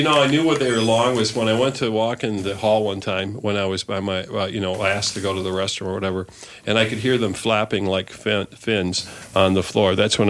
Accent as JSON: {"language": "English", "town": "Edina", "region": "Minnesota", "country": "United States", "tie": "born or raised there", "said": "And so when we landed in our neighborhood, which we grew up in Edina, we grew up in Morningside, you know, we were on welfare."}